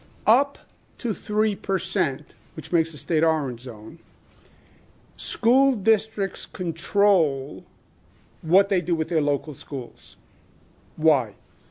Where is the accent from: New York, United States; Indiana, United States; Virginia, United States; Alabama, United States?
New York, United States; Queens; Just because Hollis, Queens has a high infection rate, it's my hometown, I can say it, doesn't mean all of Queens has to close down